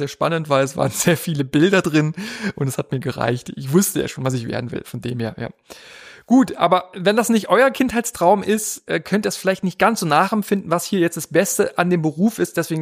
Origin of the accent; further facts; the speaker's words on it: East Germany, Germany; ich komme aus dem Osten.